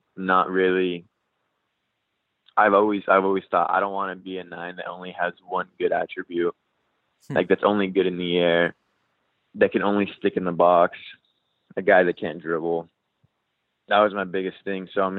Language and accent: English; San Diego, California, United States; I'm actually from San Diego. So my family and my parents live like 10 minutes away from where my hotel's at.